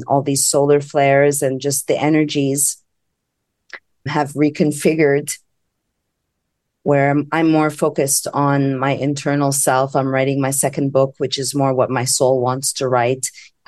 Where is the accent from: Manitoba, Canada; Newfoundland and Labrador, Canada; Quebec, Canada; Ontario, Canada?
Quebec, Canada; Montreal; first language fr; English is a second language; French is my first language, I'm like, was a chubby nerd from Montreal, Canada.